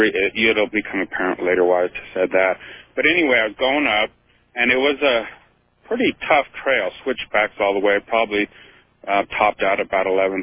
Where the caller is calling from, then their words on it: Denver, Colorado, United States; I was on a hike up in the mountains here. I'm calling from Colorado, from Denver.